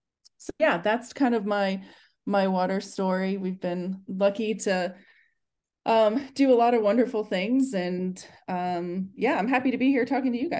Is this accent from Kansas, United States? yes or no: no; Maine, United States; So I'm from Maine. I live here and we're on the ocean.